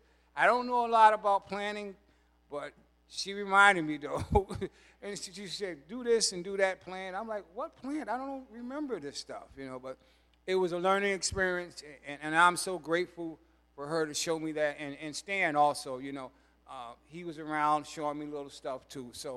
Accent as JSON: {"language": "English", "town": "New York City", "region": "New York", "country": "United States", "said": "Now, I'm from New York City. I don't know nothing about planting."}